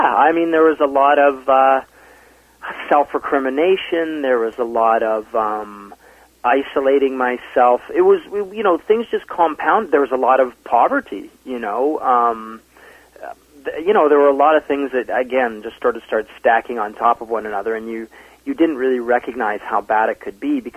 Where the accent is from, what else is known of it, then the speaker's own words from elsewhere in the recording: St. Catharines, Ontario, Canada; also born or lived in Toronto / Ottawa / Calgary; my father was a banker, so we ended up moving around quite a bit, Ottawa, Calgary, and then, but I did spend sort of what I would consider my formative years, my teenage years, and somewhat beyond in St. Catharines.